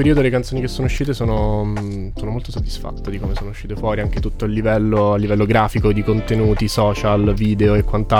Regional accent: Rome, Lazio, Italy; now in Turin, Italy; Io sono di Roma.

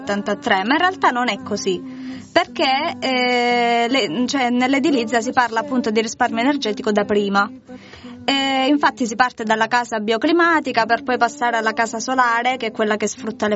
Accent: Apulia, Italy; Oppure, per fare un altro esempio, vi è il trullo pugliese.

